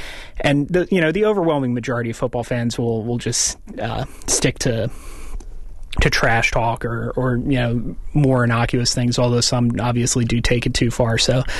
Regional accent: Pennsylvania, United States; that just completely ripped apart the Penn State community, you know, the community of my hometown

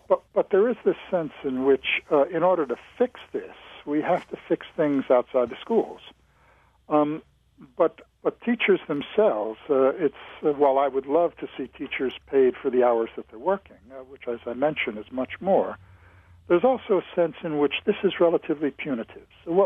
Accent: Paterson, New Jersey, United States; I come from Paterson, New Jersey, one of the third poorest city in the United States of its size, and I grew up in poor schools.

